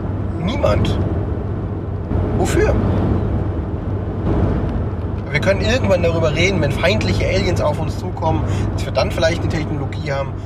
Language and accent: German; Germany; Also ich fühle mich auch mehr als Europäer als als Deutscher inzwischen.